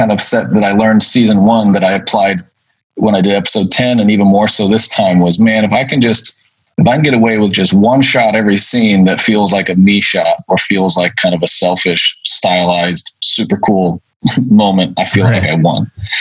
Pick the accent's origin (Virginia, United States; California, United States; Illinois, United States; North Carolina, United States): California, United States; San Diego; I grew up in San Diego and, came from a family of artists.